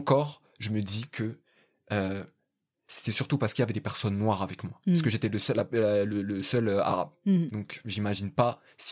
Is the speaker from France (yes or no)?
yes; France; born there; moi, je suis né en France, et je me suis senti français, je me sens encore français, je me sens aussi bien français que marocain, mais... Et moi, je n'ai pas besoin d'être reconnaissant, parce que je suis né en France, en fait.